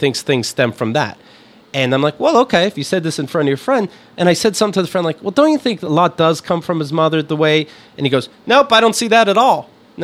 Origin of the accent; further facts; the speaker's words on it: Somerset, Pennsylvania, United States; Here's Somerset, Pennsylvania. While my hometown